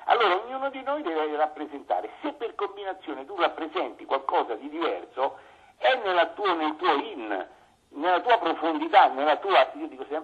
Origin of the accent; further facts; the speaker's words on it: Rome, Lazio, Italy; born there; noi siamo nati a Fontana di Trevi a Roma